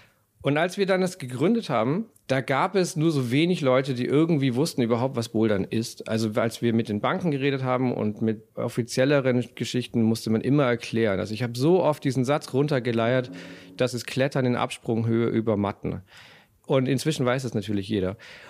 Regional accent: Southern Germany, Germany; Also ich komme aus Süddeutschland.

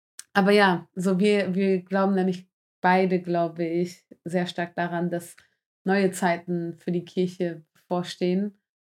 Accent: Germany; Wir haben beide einen polnischsprachigen Background, also unsere Eltern kommen aus Polen, aber trotzdem sind wir ja in Deutschland aufgewachsen.

